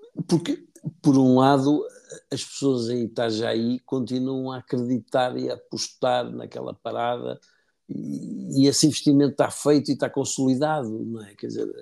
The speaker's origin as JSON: {"language": "Portuguese", "country": "Portugal", "said": "Eu que sou português e olho para fora e olho para o Brasil"}